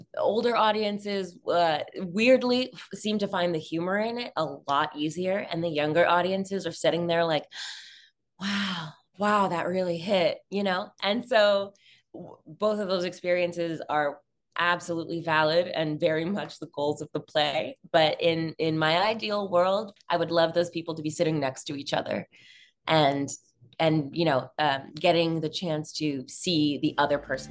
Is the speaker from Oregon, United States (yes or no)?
no; New York, United States; In some ways, I think I'm very lucky. I grew up in New York.